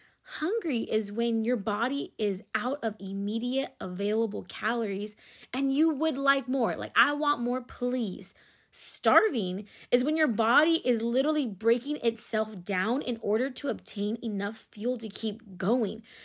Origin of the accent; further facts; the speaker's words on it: Philippines; And I'm Filipino.